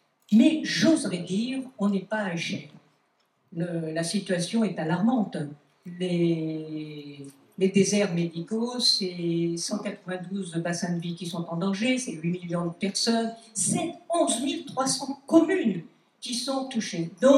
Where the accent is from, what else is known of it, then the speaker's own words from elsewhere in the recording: Nouvelle-Aquitaine, France; Je suis de la Creuse, je suis une ancienne élue